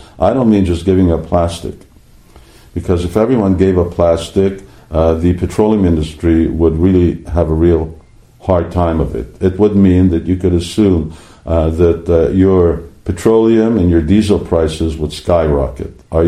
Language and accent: English; Canada; I grew up in Canada, and I grew up 60 years ago, when I first came to Canada, and I lived there as a young boy